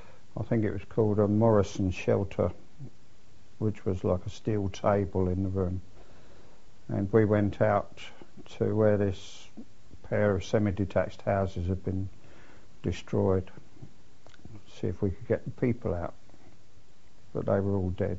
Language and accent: English; London, United Kingdom; born there; I was born in Hampstead in London.